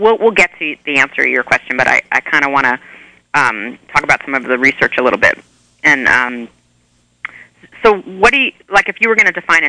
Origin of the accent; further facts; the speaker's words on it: New York, United States; now in Ashland, United States; And I said, but I'm Jewish and I'm from New York.